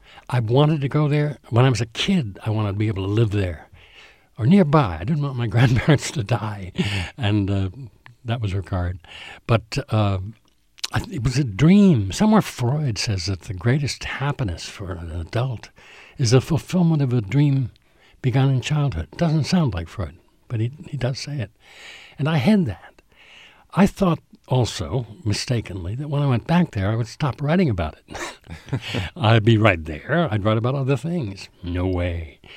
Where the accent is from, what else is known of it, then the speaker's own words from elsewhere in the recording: Connecticut, United States; born there; I was born in Connecticut. My mother went to Bates College in Maine, where she met this Connecticut man, who was my father.